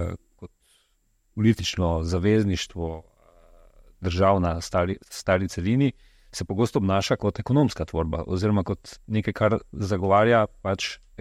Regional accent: Maribor, Drava, Slovenia; Jaz, ki prihajam iz Maribora, vem, da smo takrat z veseljem hodili na Zlato lisico

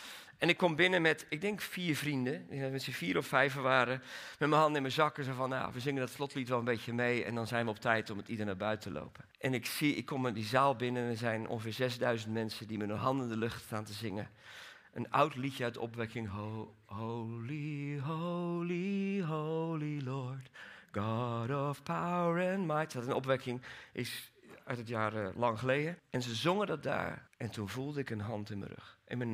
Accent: Belgium; born there; Ik ben geboren in België.

